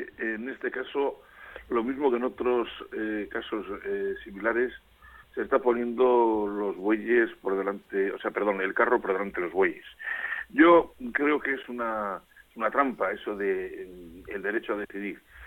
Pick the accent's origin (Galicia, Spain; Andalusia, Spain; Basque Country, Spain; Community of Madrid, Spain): Basque Country, Spain; qué consecuencias tendría para mí como ciudadano vasco, para mí como ciudadano vasco, ese proceso